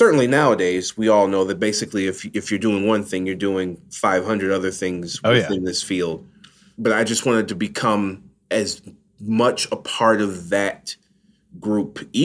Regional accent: Detroit, Michigan, United States; that thirst for knowledge on the teams that I grew up following here in Detroit has not gone away, quite frankly.

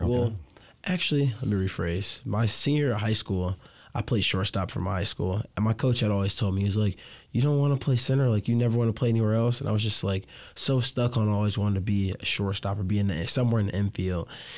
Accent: Novi, Michigan, United States; So growing up in Novi, baseball was humbling. It was fun, humbling, great experience.

